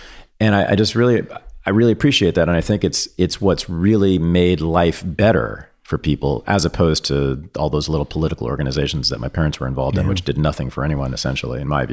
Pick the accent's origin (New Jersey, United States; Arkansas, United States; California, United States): California, United States; Berkeley; And if people want to see this, you can see it in the movie Berkeley in the 1960s. Yes, it's about my hometown